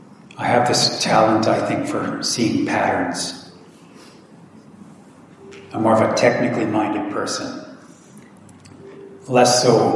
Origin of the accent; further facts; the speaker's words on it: Canada; Okay, so I'm from Canada. So Canada would be called a loose culture. Okay, I grew up in a very liberal part of Canada.